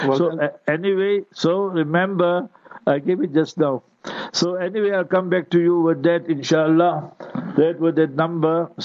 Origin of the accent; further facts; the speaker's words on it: Heidelberg, Gauteng, South Africa; born there; I was born in Heidelberg, Transvaal, Gauteng, whatever you want to say. So now, everybody, there was Hanafi, the Ustaz were Hanafi, so we follow the Hanafi school.